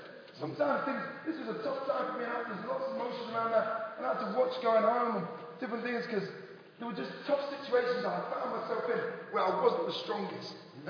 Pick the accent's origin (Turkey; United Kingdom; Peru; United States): United Kingdom; England; I'm too inhibited. I'm too English. My English nature is just.